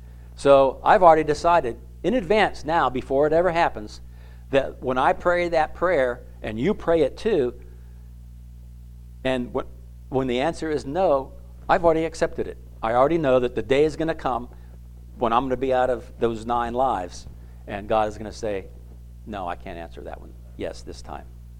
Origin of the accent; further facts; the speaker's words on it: Florida, United States; As a 16-year-old growing up in Florida, I went to Disney World the end of the first week that they were even open in 1971.